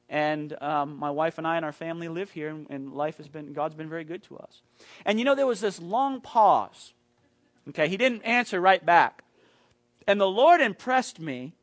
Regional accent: Maine, United States; born or raised there

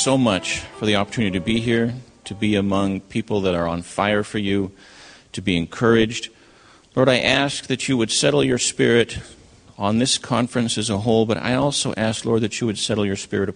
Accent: Loma Linda, California, United States; also born or lived in Maine; Grew up in Loma Linda, and that was a long time ago.

